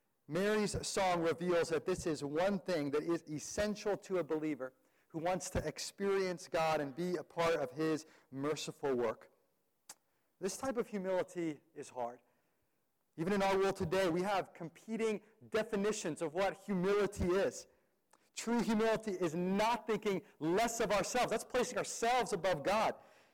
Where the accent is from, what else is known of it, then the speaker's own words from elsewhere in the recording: Netherlands; English is a second language; I grew up in Holland, and I used to go to the north of Holland every early spring